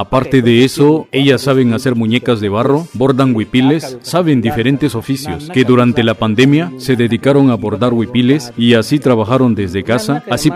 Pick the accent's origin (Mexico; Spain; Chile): Mexico; Juchitán, Oaxaca; soy originario de Juchitán.